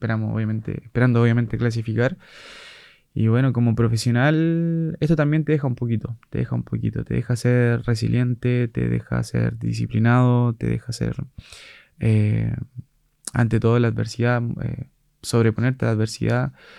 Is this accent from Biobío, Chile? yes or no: yes; Lebu, Biobío, Chile; now in Osorno, Chile; yo soy de Leu, octava región allá del Biobío, ¿cierto? Capital de la provincia de Arauco, la ciudad del viento, como algunos la pueden conocer. De allá soy de allá, llegué acá a Osorno, bueno, me formé en Concepción